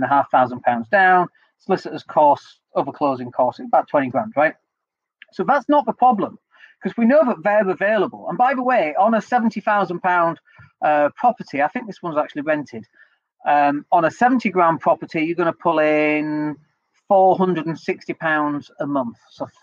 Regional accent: Leeds, Yorkshire and the Humber, United Kingdom; now in Spain; But outside of London and up north and in Leeds, for example, which is where I'm from, although we're recording this from Spain

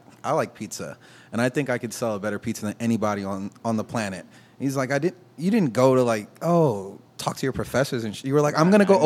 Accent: Harlem, New York, United States; So I looked at it and I said, I'm originally from Harlem.

